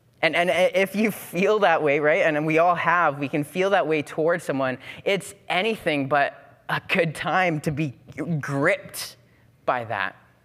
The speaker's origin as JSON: {"language": "English", "country": "Canada", "said": "it's quite easy as a Canadian to be sitting up here. And it's particularly fun for me. I married into the South a little bit. My wife is an American"}